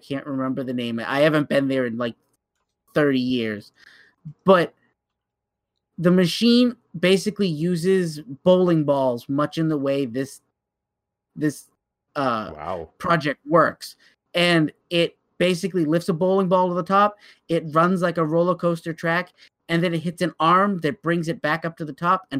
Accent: Massachusetts, United States; because I grew up just outside of Boston.

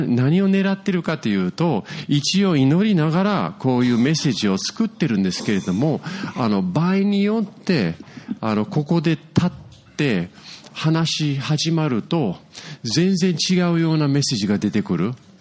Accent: Yokohama, Kanagawa, Japan; 私は横浜育ちなんですね。そして横浜の山手っていうところに住んでて

